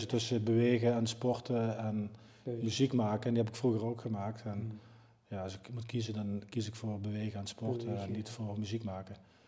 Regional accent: Limburg, Netherlands; accent: Limburgish; first language Limburgish; Dutch is a second language; now in Gelderland, Netherlands; Het is een dialect, maar dat is mijn moedertaal.

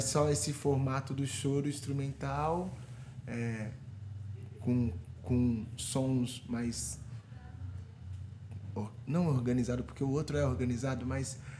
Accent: São Paulo, Brazil; Não, eu sou de São Paulo.

